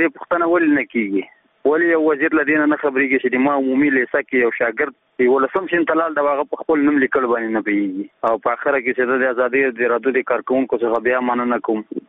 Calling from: Nangarhar, Afghanistan; زه د ننګرهار ولایت دی ساره کې غلجی دی ولسوالۍ څخه دا پیغام درته سپتم.

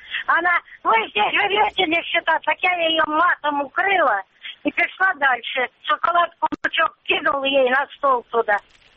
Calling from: Luhansk Oblast, Ukraine; я живу на территории Рідної України, в Луганской области.

